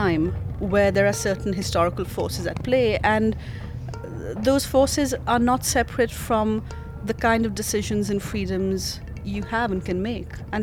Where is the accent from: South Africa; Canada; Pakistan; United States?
Pakistan; that's not really unusual if you're growing up in Pakistan